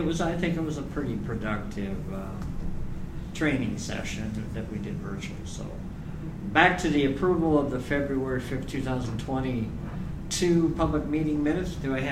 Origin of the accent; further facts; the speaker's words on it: Omaha, Nebraska, United States; I'm from Omaha, Nebraska.